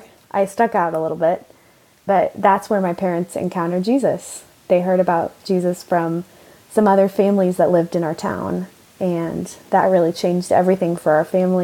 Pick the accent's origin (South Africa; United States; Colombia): United States; Austin, Texas; So I moved back to my hometown, Austin, Texas, for a year internship at my church, actually doing communications.